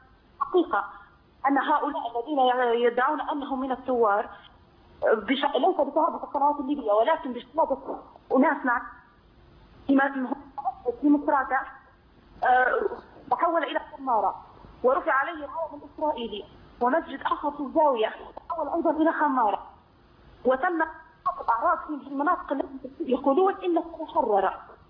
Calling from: Libya; انا من ليبيا.

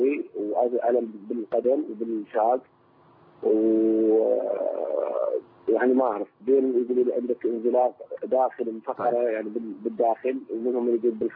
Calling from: Iraq; انا من العراق سويت عمليه قبل 4 سنوات

